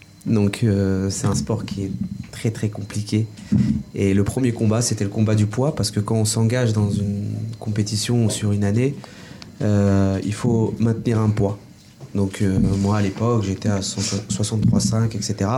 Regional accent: Orléans, Centre-Val de Loire, France; Alors moi, je suis né en France. J'ai vécu toute ma vie à la Source. Je suis orléanais et mes parents, eux, mon père est marocain et ma mère est algérienne.

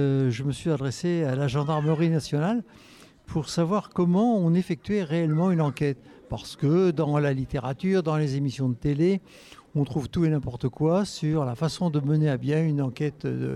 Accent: Centre-Val de Loire, France; Parce que je suis né, j'ai vécu mon enfance en Sologne.

